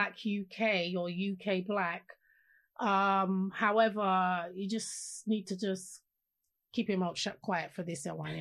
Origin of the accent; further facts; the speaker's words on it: Jamaica; I will prefer to say I'm African Jamaican than black.